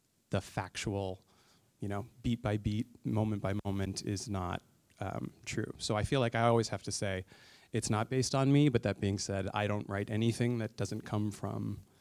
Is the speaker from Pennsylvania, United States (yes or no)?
yes; Pennsylvania, United States; features my hometown, Eastern Pennsylvania, places I'm very familiar